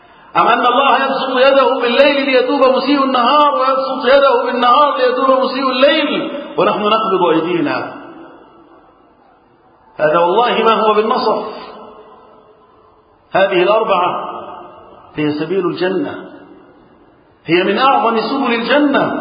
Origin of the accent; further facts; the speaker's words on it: Egypt; اللهم احفظ بلدنا مصر